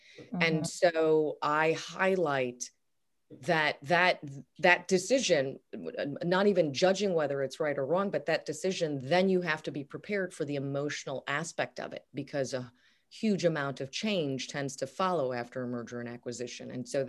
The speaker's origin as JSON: {"language": "English", "town": "Chicago", "region": "Illinois", "country": "United States", "said": "I'm from Chicago, so it's going to get a little trickier"}